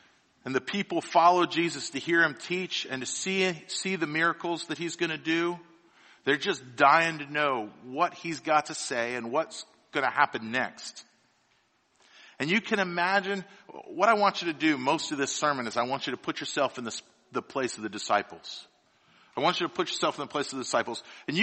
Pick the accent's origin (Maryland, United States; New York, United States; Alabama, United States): Maryland, United States; Annapolis; I'm from Annapolis, Maryland. I grew up there my whole life.